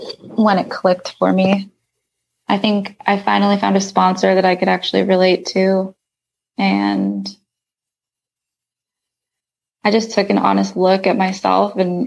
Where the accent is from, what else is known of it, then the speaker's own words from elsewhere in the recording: Santa Barbara, California, United States; also born or lived in Los Angeles; I was born and raised in Santa Barbara, and I lived in LA for a while. I went to school there.